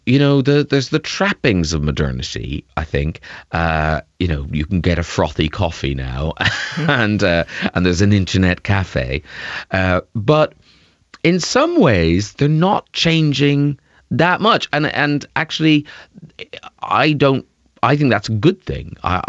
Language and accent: English; Ireland; I grew up a Protestant in Southern Ireland.